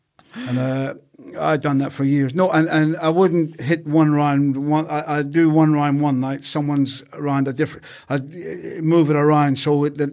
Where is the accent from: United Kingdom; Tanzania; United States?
United Kingdom; Belfast, Northern Ireland; I think growing up in Belfast, it also, it made you a bit streetwise